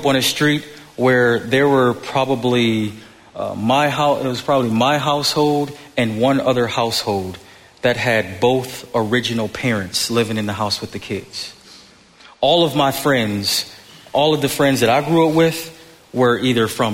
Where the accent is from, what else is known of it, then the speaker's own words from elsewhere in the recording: Buffalo, New York, United States; I'm taller. I grew up in Buffalo.